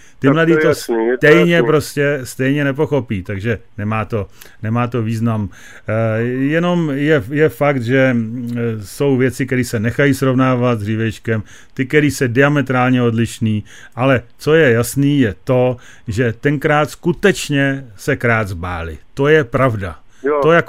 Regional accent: Plzeň, Plzeň Region, Czechia; i když jsem z Plzně.

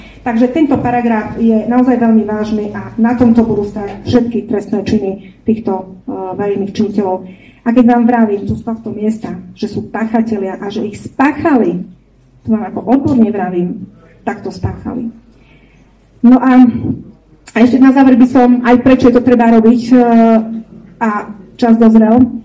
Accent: eastern Slovakia, Slovakia; ja som z východu, viem, aká je tam situácia na východe

